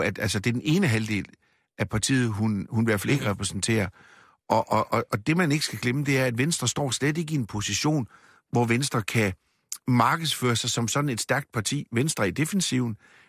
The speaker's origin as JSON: {"language": "Danish", "region": "North Denmark Region", "country": "Denmark", "tie": "born or raised there", "said": "Op hos os i Nordjylland, hvor jeg voksede op"}